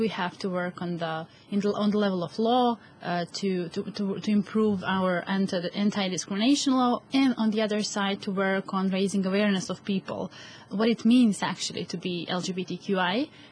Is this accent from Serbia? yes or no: yes; Serbia; English is a second language; moved away; the patriarchy in my country, which is Serbia, I come from Serbia, is really, really strong